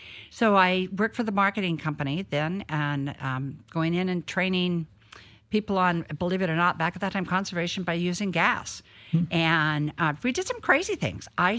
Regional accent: Eugene, Oregon, United States; I grew up in Oregon, Eugene, Oregon, as a matter of fact. Graduated in class of 63.

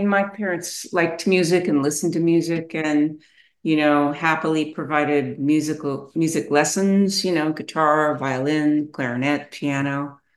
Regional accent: Los Angeles, California, United States; And then growing up in Los Angeles was the other part of that, is just there was music everywhere.

